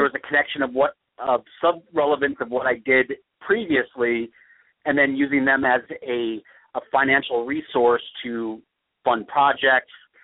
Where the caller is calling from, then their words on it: California, United States; I'm calling from California.